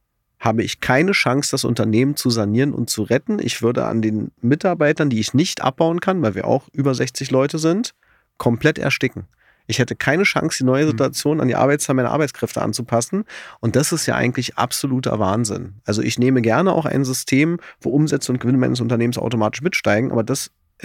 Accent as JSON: {"language": "German", "region": "East Germany", "country": "Germany", "tie": "born or raised there", "said": "ich bin ein Kind der DDR"}